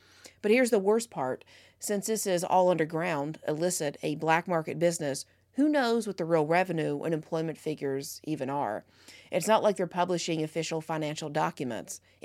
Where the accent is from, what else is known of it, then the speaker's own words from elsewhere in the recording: Ohio, United States; In my home state of Ohio, the Beltran Levea organization is in Columbus.